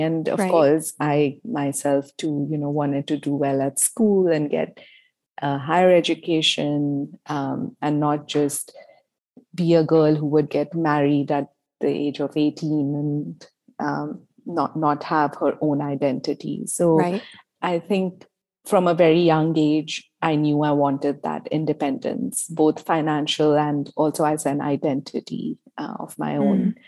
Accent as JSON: {"language": "English", "town": "Mumbai", "region": "Maharashtra", "country": "India", "tie": "born or raised there", "said": "Yeah, I grew up in Mumbai, India, and I've always carried a sketchbook around."}